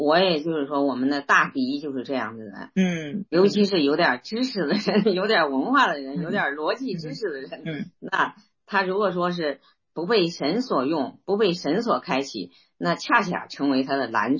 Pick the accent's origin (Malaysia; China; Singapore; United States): China; 对对，就像我们中国人说的那个哈